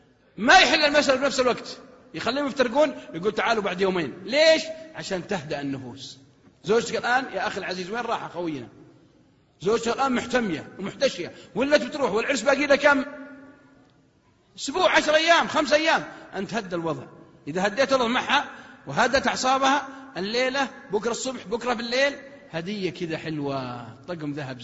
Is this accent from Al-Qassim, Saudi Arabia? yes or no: yes; Al-Qassim, Saudi Arabia; إن كانت عندنا في القصيم تقول لها يا بعد أهل القصيم